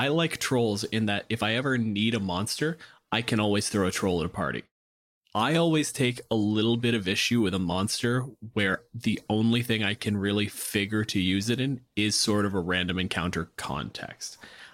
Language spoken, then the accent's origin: English; Canada; My pronouns are he, him. I'm a physicist from Canada.